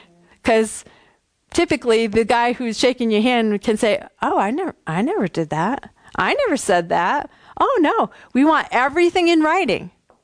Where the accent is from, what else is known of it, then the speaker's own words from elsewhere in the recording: Massachusetts, United States; I always feel bad when I do Bible study because I talk fast. Did you notice that? I'm from Massachusetts, you know.